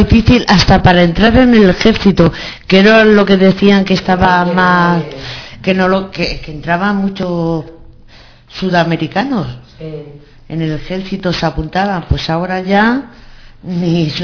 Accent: Linares, Andalusia, Spain; porque yo soy de Linares, Jaén, y han cerrado muchas minas

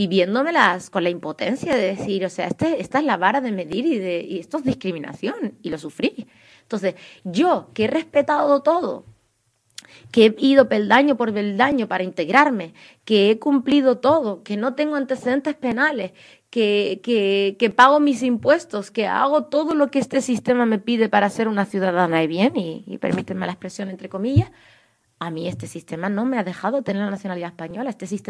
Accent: Tindouf Province, Algeria; Yo soy saharaui, vine de los campamentos de refugiados de Tinduf, vine en avión

